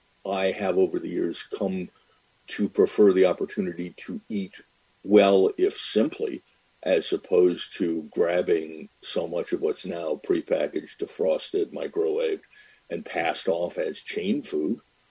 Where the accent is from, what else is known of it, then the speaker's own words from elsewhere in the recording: New England, United States; I grew up in New England. I enjoyed my lobster on the coast in Maine as a kid when we vacationed.